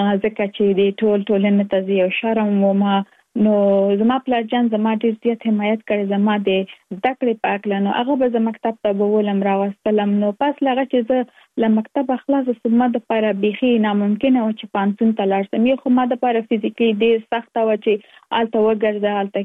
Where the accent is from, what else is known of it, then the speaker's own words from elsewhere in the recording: Kabul, Afghanistan; now in Virginia, United States; زه اف کورس د افغانستان یم. په افغانستان کې زیږیدل، لومړنۍ زده کړې مې په افغانستان په کابل کې تر سره کړې دي او وروسته لاغه که من ټول چی یو مسافر شوم په امریکا کې، اوس په ورجینیا ایالت کې ژوند کوم.